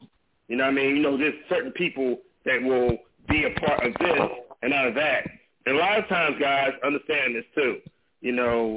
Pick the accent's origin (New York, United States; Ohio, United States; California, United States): California, United States; Compton; I'm from Kemp Avenue, off of Rosecrans. I'm from Compton, California.